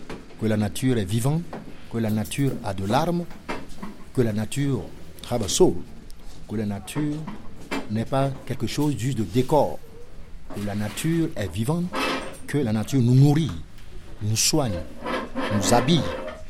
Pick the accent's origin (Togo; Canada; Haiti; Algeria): Togo; French is a second language; also born or lived in London; now in Lyon, France; J'ai appris le français chez moi, au Togo. Et je crois que c'est logique que je sois ici. Je suis arrivé de Londres. J'ai quitté le Togo et je suis parti à Londres pendant 4 ans et demi. Et après Londres, je suis arrivé à Lyon.